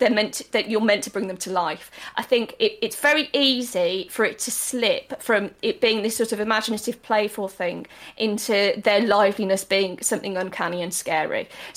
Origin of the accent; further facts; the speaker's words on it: Birmingham, West Midlands, United Kingdom; my dad was Irish, and I grew up in Birmingham, and in a very sort of... typical Edwardian terrace